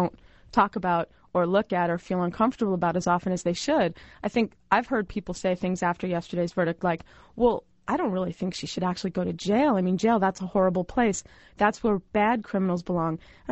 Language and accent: English; Brooklyn, New York, United States; And, of course, since I'm from Brooklyn, I'm a Mets fan. I was raised by an ex-Brooklyn Dodger fan